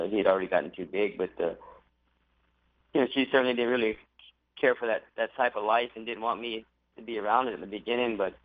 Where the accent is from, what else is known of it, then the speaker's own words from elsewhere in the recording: Dexter, New Mexico, United States; also born or lived in Roswell; I was born in Roswell, in the hospital there in Roswell, but raised in a little town outside of Roswell called Dexter, New Mexico. Just a little farming town.